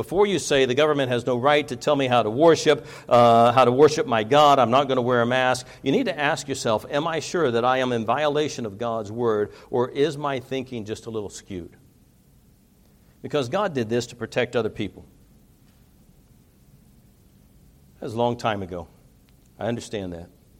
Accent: United States; I don't like what's happening in our nation. I understand. I am American to the core.

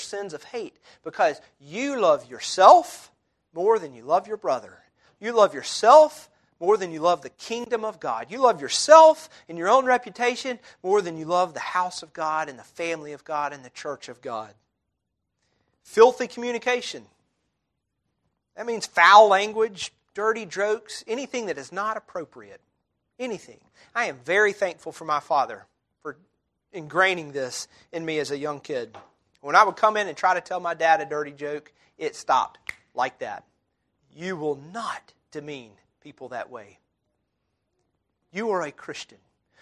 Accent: Ireland; I can't help it. I'm Irish. That's my Irish temper.

